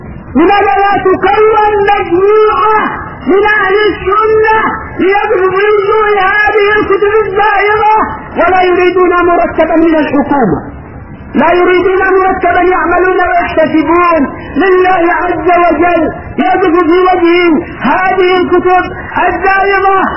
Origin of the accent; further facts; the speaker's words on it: Taiz, Taiz Governorate, Yemen; ويباع عندنا بتعز